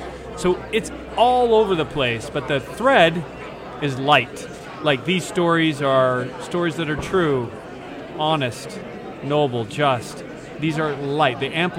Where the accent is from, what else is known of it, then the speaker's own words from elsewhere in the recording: Idaho, United States; we grew up as farmers in Idaho.